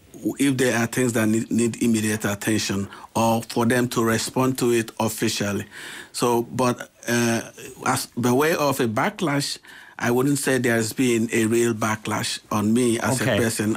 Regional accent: Nigeria; now in Ireland; I come from Nigeria.

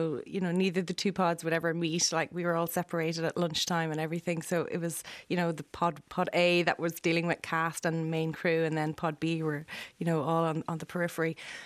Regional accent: Ireland; married over there. I had three children. Decided to come home to Ireland.

